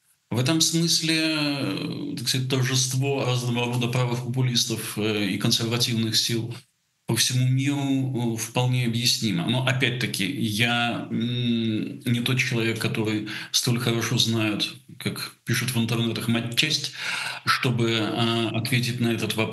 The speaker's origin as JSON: {"language": "Russian", "country": "Russia", "moved": "yes", "said": "С точки зрения 2022-го я старый эмигрант, я уехал из России в 14-м."}